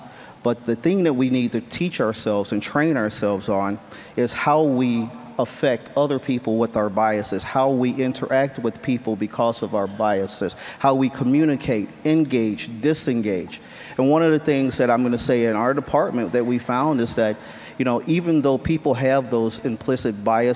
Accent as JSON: {"language": "English", "town": "Chicago", "region": "Illinois", "country": "United States", "said": "and I'm originally from Chicago, so I'm glad to say I got a brother from Chicago."}